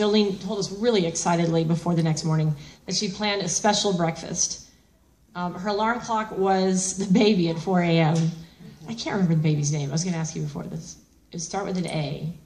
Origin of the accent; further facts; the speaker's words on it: the South, United States; I'm from the South, man.